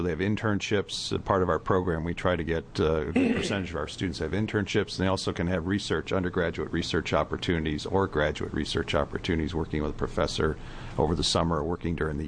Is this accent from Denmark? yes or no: no; Illinois, United States; You know, I came from Illinois where you had corn and soybeans and hogs.